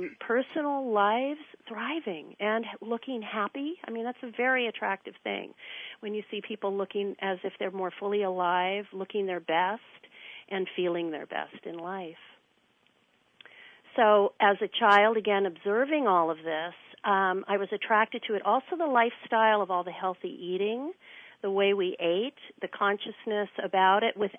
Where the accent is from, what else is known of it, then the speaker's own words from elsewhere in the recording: San Francisco, California, United States; And again, then also growing up in San Francisco, a San Francisco kid with all my friends and going to the schools